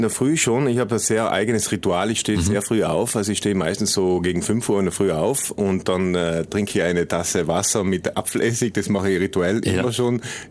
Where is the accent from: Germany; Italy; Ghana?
Italy; Trentino-Alto Adige; bin nach Südtirol zurück in meine Heimat